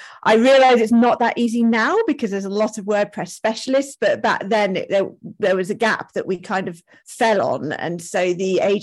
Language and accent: English; England, United Kingdom; moved away as an adult; now in Mallorca, Spain; We're English, but last year we moved to Mallorca, Spain, because of the flexibility you get with this industry, which is amazing.